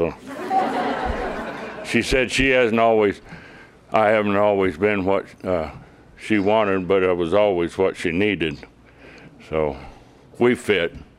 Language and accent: English; Texas, United States; also born or lived in Perryton, Texas / Beaver County, Oklahoma; I was born in Perryton, Texas, Prairie Dog Town, and I was reared in the panhandle of Texas, Oklahoma, up in no man's land